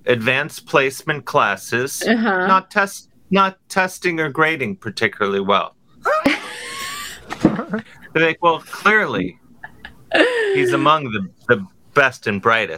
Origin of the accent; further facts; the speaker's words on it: Cleveland, Ohio, United States; We both grew up in Cleveland.